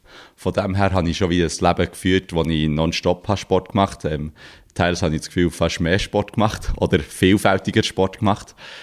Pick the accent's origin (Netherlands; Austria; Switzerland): Switzerland; Bern; Ich bin als ganz einfacher Bauernsohn aufgewachsen im Emmental.